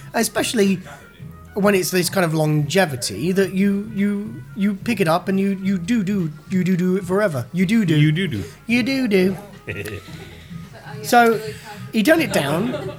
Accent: England, United Kingdom; I can talk like this because I'm English and that's fine.

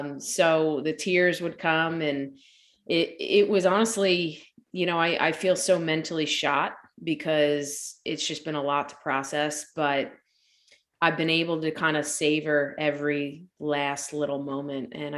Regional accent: Delran, New Jersey, United States; I have not forgotten my roots. I grew up in Delran. I trained on the local fields.

